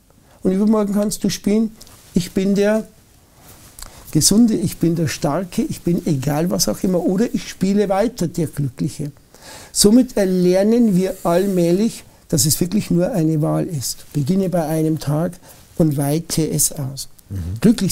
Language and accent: German; Germany; Deswegen sind wir Deutsche zum Beispiel, oder wir im deutschsprachigen Raum, die ja schon an einem Ort geboren worden sind, wo es wirtschaftlich, wo wir Vorteile haben gegenüber vielen anderen Ländern